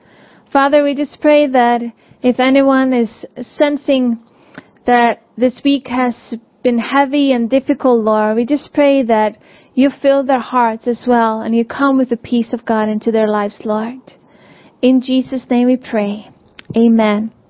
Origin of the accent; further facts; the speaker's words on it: Iceland; growing up in Iceland, there were so many times we would experience storms.